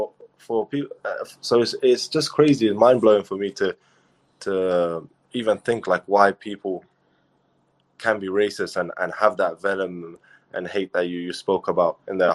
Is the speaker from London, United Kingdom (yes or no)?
yes; London, United Kingdom; Well, I grew up in London